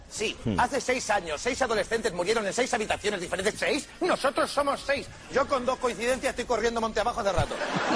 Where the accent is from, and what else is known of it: Spain